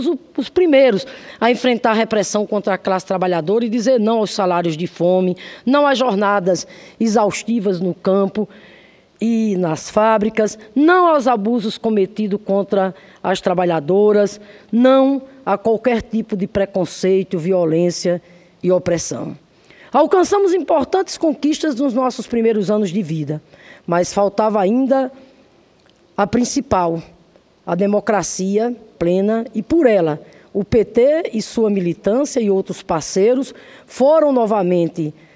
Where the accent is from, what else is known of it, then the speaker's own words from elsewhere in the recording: Nova Palmeira, Paraíba, Brazil; born there; Eu nasci lá no Curimataú, Seridó paraibano, lá na cidadezinha de Nova Palmeira, menina de família de origem humilde.